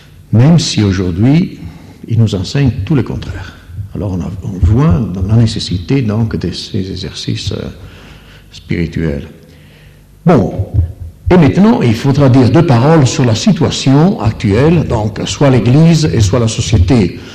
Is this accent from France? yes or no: no; Italy; Moi, je suis italien, malheureusement, c'est moi qui dois lire ça.